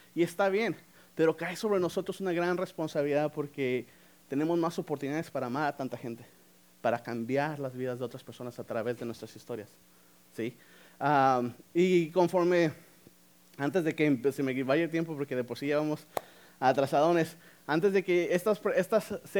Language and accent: Spanish; León, Guanajuato, Mexico; now in Tijuana, Mexico; Yo personalmente no soy de Tijuana, yo soy de León, Guanajuato.